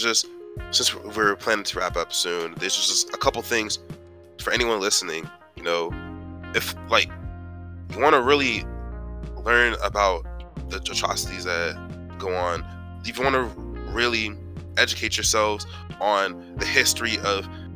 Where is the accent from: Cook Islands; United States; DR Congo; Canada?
DR Congo; because I'm from the Congo. I'm African, Democratic Republic of Congo.